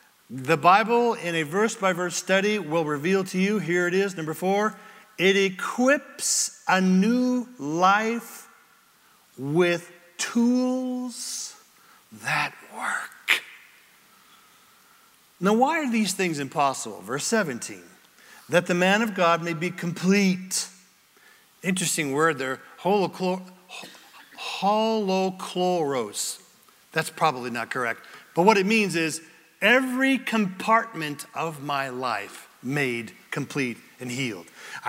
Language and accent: English; Ireland; I'm angry because I'm Irish. I just pulled that out of the air. My Irish people, don't write me.